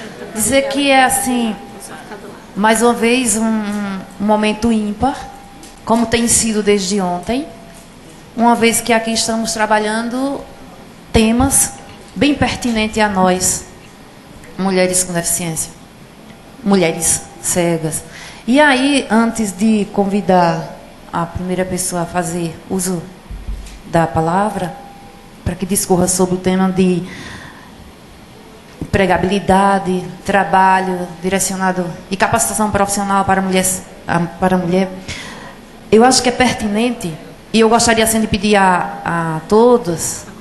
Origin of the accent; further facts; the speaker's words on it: Pernambuco, Brazil; Eu não sou de Garanhuns, atualmente eu moro em Garanhuns e trabalho em Garanhuns. Eu sou de uma cidade pertinho de Garanhuns, que faz parte do Agreste Meridional de Pernambuco.